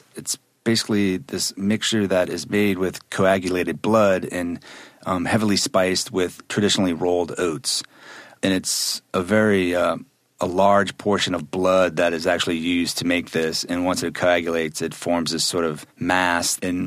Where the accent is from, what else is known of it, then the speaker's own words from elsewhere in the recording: New Orleans, Louisiana, United States; Actually, I'm from New Orleans